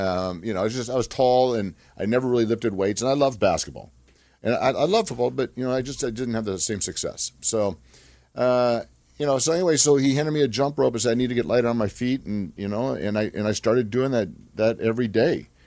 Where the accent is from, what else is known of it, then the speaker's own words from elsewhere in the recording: Glendora, California, United States; But I'm a Southern California boy. I grew up in Glendora, California. I was born in Duarte.